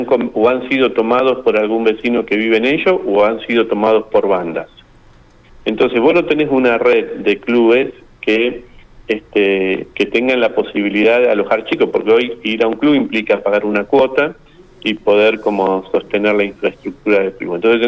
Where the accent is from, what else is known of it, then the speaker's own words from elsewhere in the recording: Rosario, Santa Fe, Argentina; yo nací acá en Rosario, uh-huh. Soy de toda la vida, desde un barrio de zona sur, uh-huh. De un barrio de acá de la ciudad. Bueno, me crié viendo cómo crecía mi ciudad en la zona centro